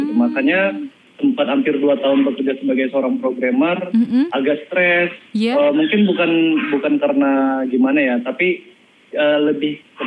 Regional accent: Galang, Indonesia; Aku juga di kampung aku di Galang

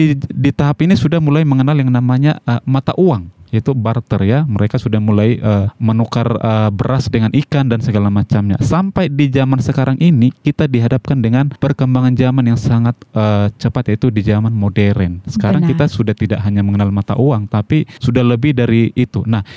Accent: Pematangsiantar, North Sumatra, Indonesia; born there; now in Tanjung Pinang, Indonesia; saya lahir di Siantar, tapi ya, sekarang sudah menetap dan berdomisili di Kepulauan Riau

